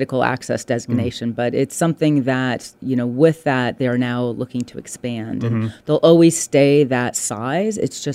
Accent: Galway, Connacht, Ireland; moved away as an adult; now in United States; So, when I moved over from Ireland, from Galway, Ireland, my kids were very young. Mm. So 3, 5, and 7, had to kind of reinvent myself, or chose to reinvent myself after being a professor in Ireland

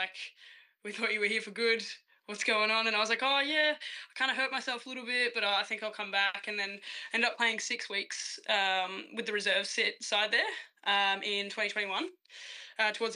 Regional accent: Victoria, Australia; I played mostly school footy growing up in Victoria

